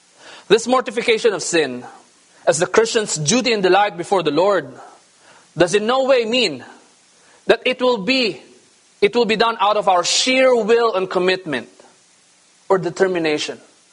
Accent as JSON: {"language": "English", "country": "Philippines", "said": "I'm a Filipino."}